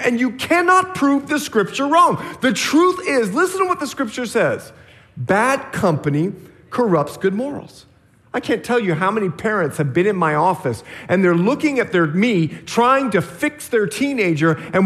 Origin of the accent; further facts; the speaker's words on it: Bahamas; I remember when I was 11 years old. You see, I'm from the Bahamas, and we used to go to this island in Treasure Key